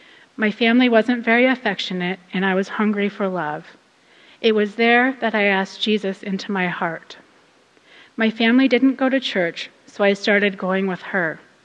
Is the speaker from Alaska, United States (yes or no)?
yes; Alaska, United States; I was born and raised in Alaska in a family of four.